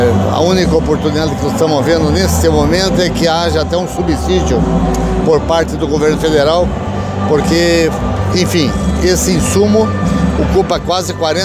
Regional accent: Brazil; Enfim, nós somos brasileiros.

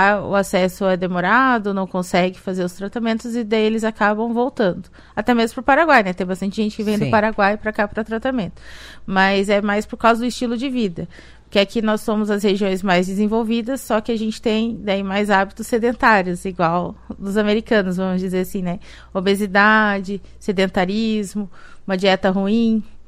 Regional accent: Londrina, Paraná, Brazil; also born or lived in Curitiba; now in Cascavel, Brazil; Eu sou de Londrina, mas minha formação é toda em Curitiba.

